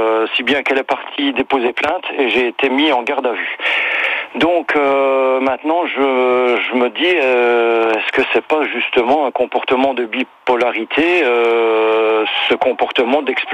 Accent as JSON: {"language": "French", "country": "Belgium", "said": "Vous l'avez entendu que je suis belge."}